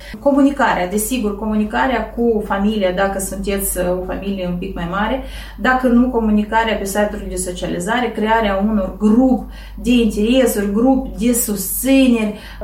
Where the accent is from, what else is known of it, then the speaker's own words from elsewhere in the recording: Moldova; nu doar noi ca moldoveni, dar le are toată lumea